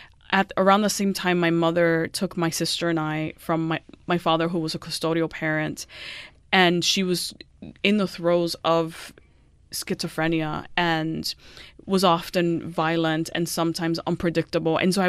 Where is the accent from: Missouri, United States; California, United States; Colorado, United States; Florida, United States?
Florida, United States; Miami Beach; And I was a closeted queer kid growing up in Miami Beach, which later became kind of like a gay mecca